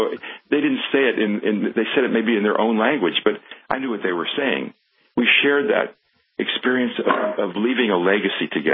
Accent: United States; there was a very warm feeling towards me as an American

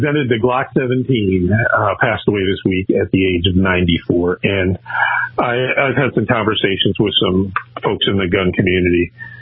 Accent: Minneapolis, Minnesota, United States; I know St. Paul Police Department in Minnesota, right next to where I grew up in Minneapolis, was one of the first agencies that went to his handgun.

